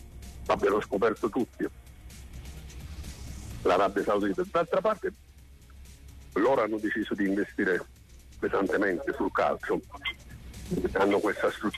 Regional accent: Southern Italy, Italy; noi siamo terroni del sud. E quindi siamo per antonomasia pastari.

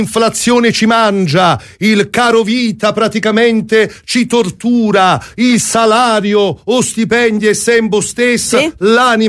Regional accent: Naples, Campania, Italy; Noi siamo napoletani

